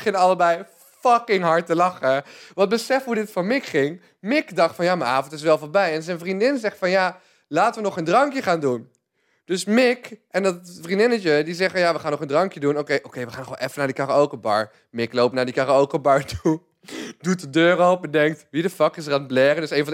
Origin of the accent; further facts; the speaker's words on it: 's-Hertogenbosch, North Brabant, Netherlands; born there; Ik ben geboren in Den Bosch, maar ik vond het best wel een ons cultuurtje.